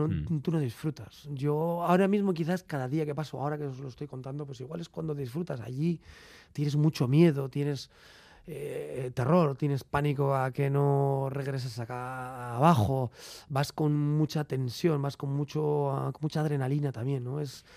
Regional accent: Lemoa, Basque Country, Spain; que yo soy de Lemona, él es de Igorre.

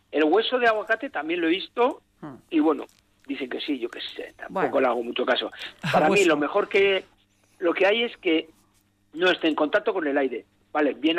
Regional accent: Basque Country, Spain; Soy vasco, ya sabes.

